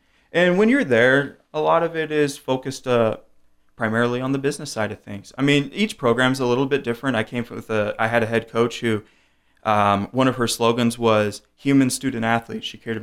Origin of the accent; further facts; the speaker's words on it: Fresno, California, United States; I grew up in Fresno, which and a lot of my family lived in Tulare